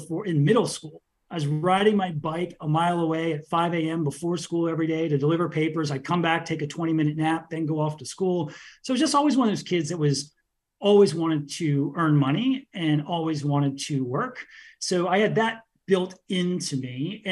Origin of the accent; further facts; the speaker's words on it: Washington, District of Columbia, United States; now in San Diego, United States; San Diego. I grew up in Washington, D.C., just moved to San Diego a couple of years ago and moved for the weather.